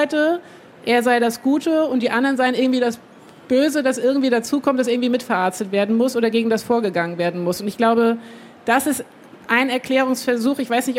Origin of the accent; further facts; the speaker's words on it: Güstrow, Mecklenburg-Vorpommern, Germany; also born or lived in Berlin; Also ich bin in Güstrow aufgewachsen, ich bin dann nach Berlin zum Studieren, habe erst in Ost-Berlin gewohnt, dann in West-Berlin, arbeite in Köln, arbeite in Hamburg, bin jetzt hier in Leipzig auf der Buchmesse.